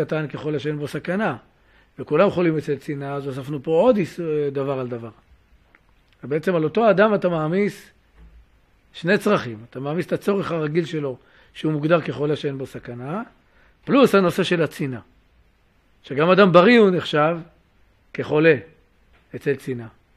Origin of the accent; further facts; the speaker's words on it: Jerusalem, Jerusalem District, Israel; אני זוכר, כשהיינו ילדים בשוק, שוק מחנה יהודה, שוק בוחרים בירושלים